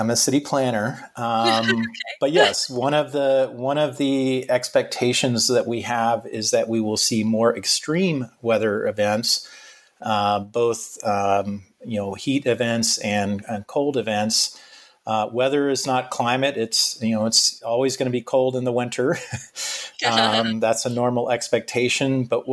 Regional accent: Florida, United States; if back in my home state of Florida, we're obviously concerned about hurricanes.

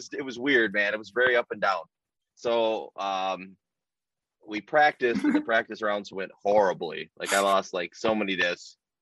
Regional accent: Omer, Michigan, United States; I grew up in Omer, Michigan. I mean, it's just how it is.

